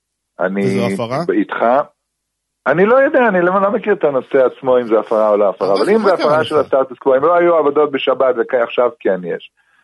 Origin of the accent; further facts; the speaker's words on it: Jerusalem, Jerusalem District, Israel; אני כן יליד מאה שערים, אני גאה בזה